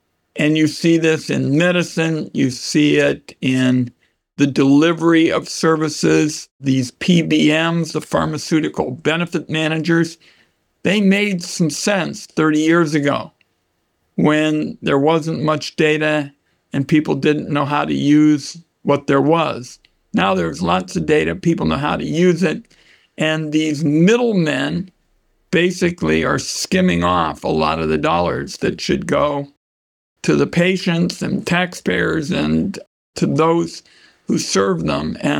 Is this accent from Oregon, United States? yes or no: yes; Portland, Oregon, United States; We had the original testing at the Oregon Health Sciences Center in my hometown.